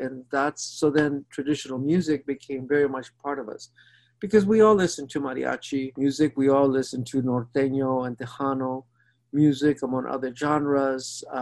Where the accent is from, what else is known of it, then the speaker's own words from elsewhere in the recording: Healdsburg, California, United States; So that was the culture I grew up in poverty in Healdsburg, California, which is now considered part of the Bay Area.